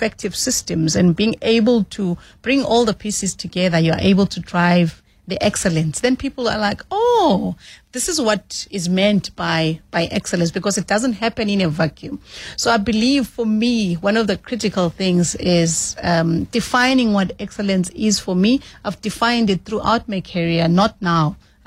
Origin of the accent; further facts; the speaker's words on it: Gwanqeto, KwaZulu-Natal, South Africa; I grew up in KZN. In a semi-rural area called Gwanqeto. Other people will call it Embo. And then later on, the family moved into Suburbia. But yeah, that's where I grew up.